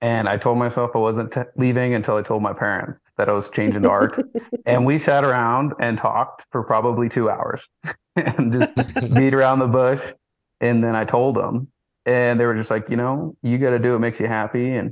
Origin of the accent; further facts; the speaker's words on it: Ekalaka, Montana, United States; I'm from Ecolaco, Montana, originally. I grew up on a cattle ranch.